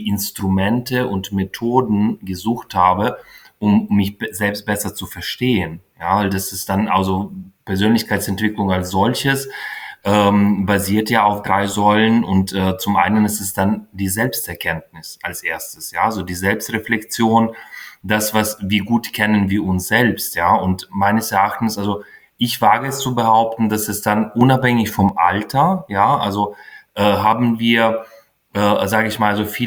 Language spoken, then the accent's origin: German; Ukraine; also born or lived in Soviet Union; ich bin in der Sowjetunion geboren, Anfang der 80er Jahre. Als ich 10 Jahre alt war, dann dürfte ich bereits eine neue Identität erleben. Ja, ich bin dann von einem sowjetischen Kommunistenkind bin ich zu einem unabhängigen ukrainischen Bürger geworden